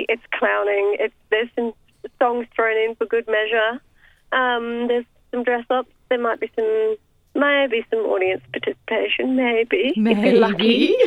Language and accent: English; Brisbane, Queensland, Australia; actually after Melbourne I bring it to the Brisbane Festival in my hometown, which I'm so excited about.